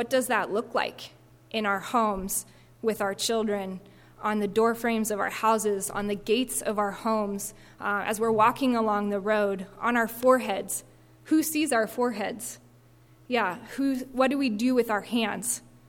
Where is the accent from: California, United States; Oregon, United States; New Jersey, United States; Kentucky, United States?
Oregon, United States; I'm from Oregon.